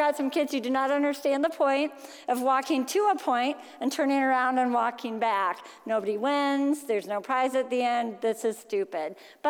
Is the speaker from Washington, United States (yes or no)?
no; Iowa, United States; because we're from Iowa and we didn't know you're not supposed to eat all the snacks.